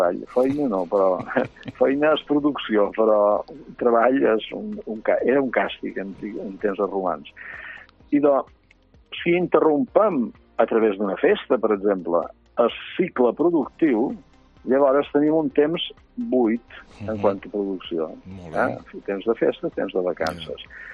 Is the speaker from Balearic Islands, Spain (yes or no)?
yes; Balearic Islands, Spain; Jo te recomano com a menorquí